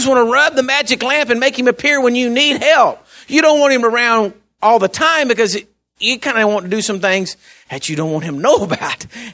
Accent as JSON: {"language": "English", "region": "Texas", "country": "United States", "said": "So around here, I believe that we have difficulties in having relationships because we're all from Texas and we're all the Lone Star State"}